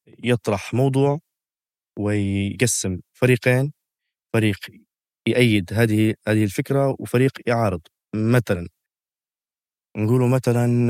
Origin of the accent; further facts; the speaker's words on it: Tripoli, Tripoli District, Libya; ولدت في 1998، نشأت في وسط طرابلس شارع الزاوية،